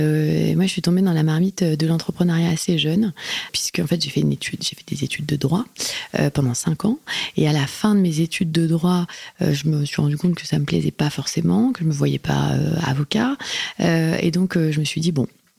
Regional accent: Lyon, Auvergne-Rhône-Alpes, France; parce que je suis lyonnaise.

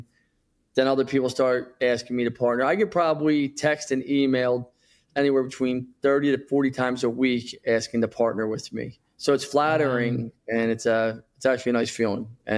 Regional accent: Philadelphia, Pennsylvania, United States; I was a loser from Northeast Philly. A lot of trouble as a kid, locked up, fights, just not the best role model.

